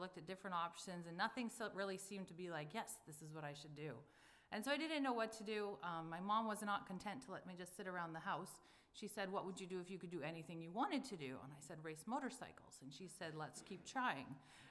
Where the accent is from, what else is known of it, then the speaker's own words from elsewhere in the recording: Alaska, United States; I grew up in Alaska. My parents were missionaries up there. I grew up in a small little town called Leavelock, Alaska. It's a bush village, and it was a town of about 100 people.